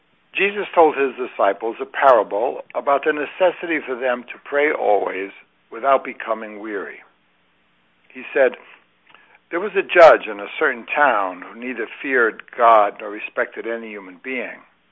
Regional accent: Brooklyn, New York, United States; He was a poor Native American. He was wiry, dark, missing teeth, and had a strong country accent. I'm from Brooklyn, New York.

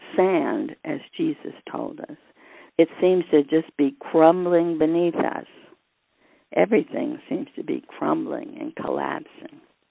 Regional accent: Mexico; I remember growing up near Mexico City, there was a whole area that had been a lava area

